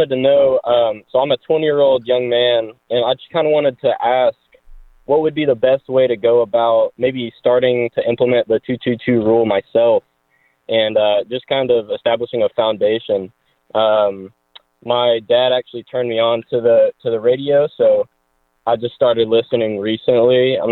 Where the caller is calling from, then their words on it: Arkansas, United States; I'm from the Northwest Arkansas area, Benton County, to be specific.